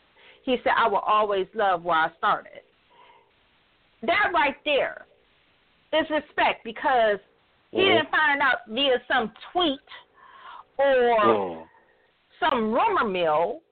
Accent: Detroit, Michigan, United States; I name those owners because I'm from Detroit

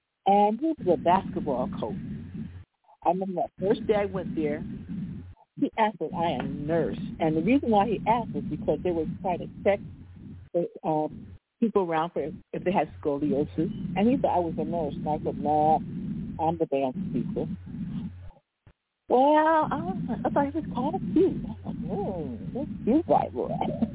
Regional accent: New Jersey, United States; I came from New Jersey. I came from an area where there's a street of black people. We had 10 black families in the whole town, mostly white.

